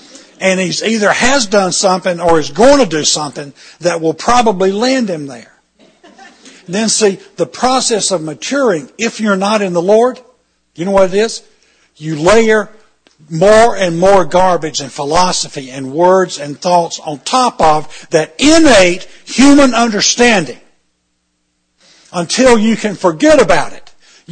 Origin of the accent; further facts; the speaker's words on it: the South, United States; I'm from the South, and this is the first cold weather I've experienced all year.